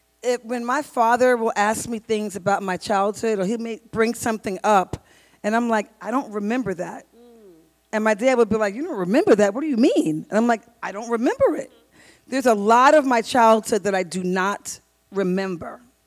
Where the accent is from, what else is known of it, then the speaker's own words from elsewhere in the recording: New York City, New York, United States; as a little Black girl growing up in Queens, New York, with the boys that were rough and tough in the street playing football